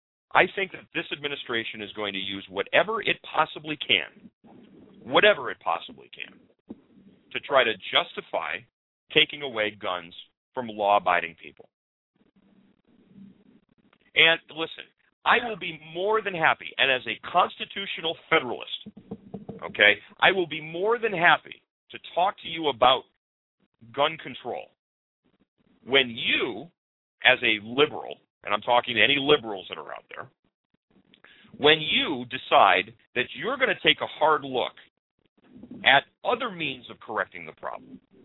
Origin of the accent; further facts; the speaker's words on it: Massachusetts, United States; I grew up in Massachusetts. We had the Northampton State Hospital.